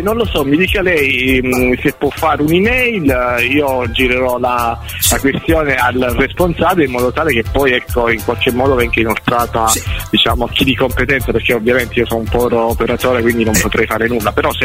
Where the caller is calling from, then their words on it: Milan, Lombardy, Italy; No, siamo a Milano.